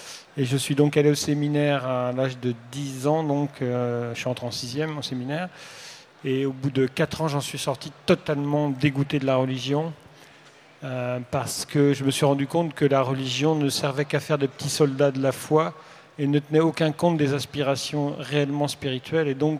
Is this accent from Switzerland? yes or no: no; Pays de la Loire, France; born there; Je suis né en Vendée.